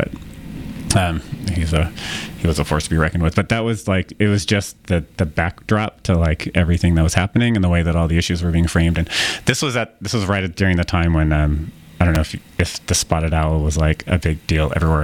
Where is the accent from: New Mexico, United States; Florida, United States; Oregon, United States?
Oregon, United States; I grew up in Southern Oregon, and my dad lived in Northern California